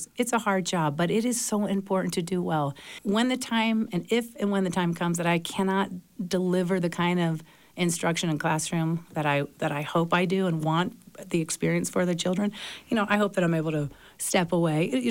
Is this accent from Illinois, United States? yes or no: no; Tampa, Florida, United States; Well, I grew up in Tampa, Florida. I went to college in Tampa to study to be a teacher.